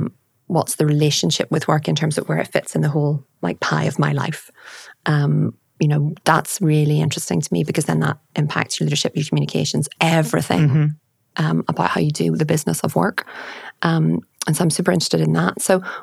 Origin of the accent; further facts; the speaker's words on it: Northern Ireland, United Kingdom; I'm from Northern Ireland. We have a very distinctive sense of humour.